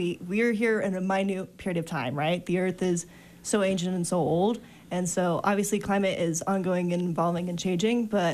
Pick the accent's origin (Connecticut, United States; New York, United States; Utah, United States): Utah, United States; Yeah, so I was born and raised here in Utah, great place to grow up.